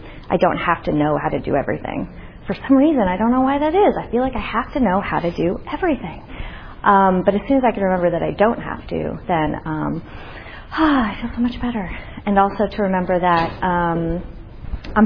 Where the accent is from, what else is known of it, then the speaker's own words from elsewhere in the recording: Northeast, United States; And I was tired of living in New York City anyway, and I'm from the Northeast, and I hate the cold.